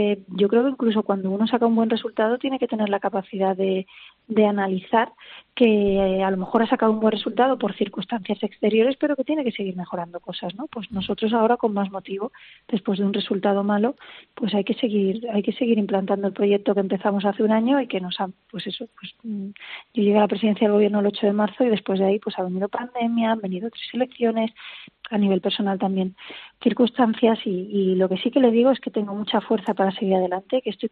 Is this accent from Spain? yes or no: yes; Catalonia, Spain; a mí lo que más me preocupa de Cataluña, sinceramente, como catalana